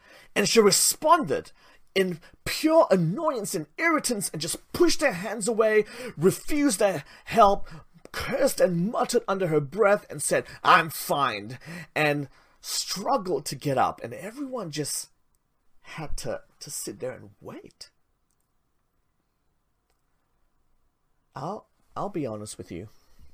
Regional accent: Malaysia; Now, I mentioned I'm Malaysian Chinese, and so was my friend.

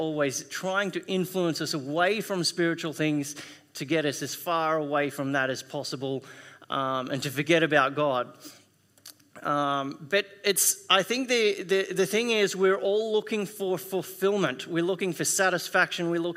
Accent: New South Wales, Australia; I grew up in New South Wales, in South New South Wales, which is not that much warmer than here during winter. But I've been away for a couple of years in some warmer country

